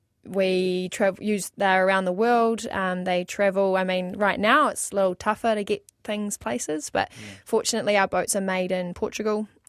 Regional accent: Whakatane, Bay of Plenty, New Zealand; also born or lived in Opotiki; now in Auckland, New Zealand; growing up in Whakatane and Opotiki, around me there was a lot of culture and Māoritanga, and I guess for me it's like now I've left home, I live in Auckland

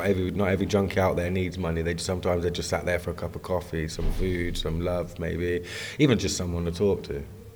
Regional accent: Oxford, South East England, United Kingdom; I'm 30 and I'm from Oxford.

